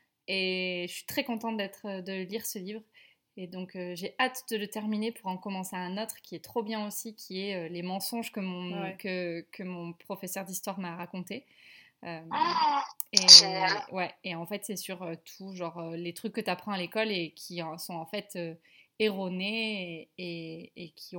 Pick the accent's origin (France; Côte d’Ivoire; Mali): France; ça touche quand même aussi à ton identité en tant que Français